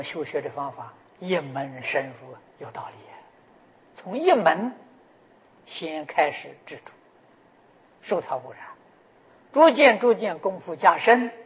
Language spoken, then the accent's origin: Chinese; China; 我们中国人常讲腊月三十 一年最后的一天，这一天要算账啊！